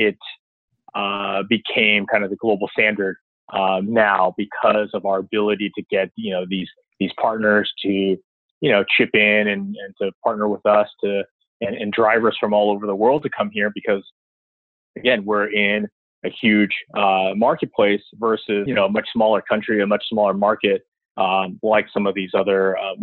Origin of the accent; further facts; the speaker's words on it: California, United States; I grew up in Southern California, so my high school friends and I would all tinker in cars.